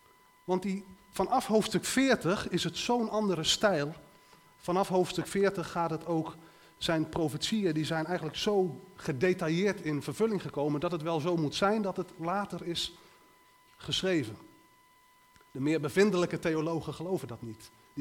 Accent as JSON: {"language": "Dutch", "town": "Leiden", "region": "South Holland", "country": "Netherlands", "tie": "born there", "said": "Geboren in Leiden. Ik ben niet van hier."}